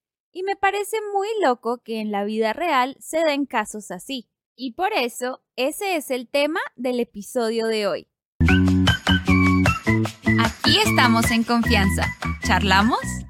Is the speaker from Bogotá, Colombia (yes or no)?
yes; Bogotá, Colombia; Yo soy colombiana, específicamente de Bogotá, así que el español en este podcast es el español de Colombia.